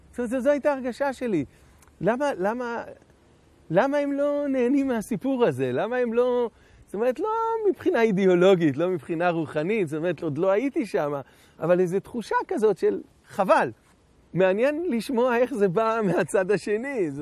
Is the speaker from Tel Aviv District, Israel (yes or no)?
yes; Tel Aviv, Tel Aviv District, Israel; גדלתי בתל אביב